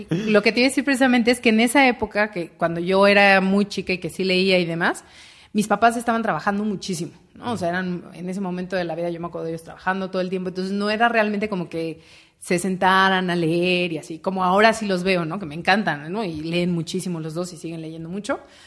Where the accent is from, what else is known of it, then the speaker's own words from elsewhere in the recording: Mexico City, Mexico; Sí, yo soy de aquí, de Ciudad de México.